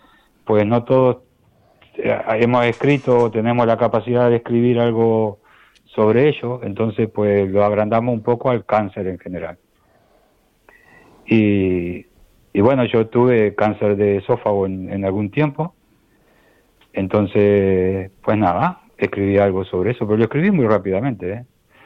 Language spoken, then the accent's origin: Spanish; Canelones, Uruguay; now in Canary Islands, Spain; Y yo soy un canario de Uruguay que vino a vivir a Canarias.